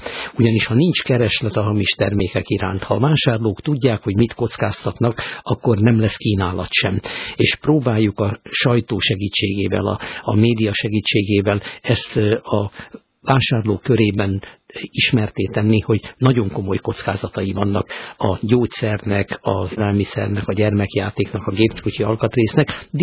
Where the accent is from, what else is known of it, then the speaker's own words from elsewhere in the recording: Hungary; akkor is egy 10 milliós országból, egy 15 milliós nemzetből származom